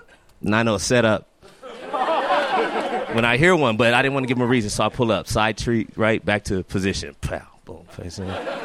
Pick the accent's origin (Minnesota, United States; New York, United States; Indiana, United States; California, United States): California, United States; And I go into my training from growing up in California.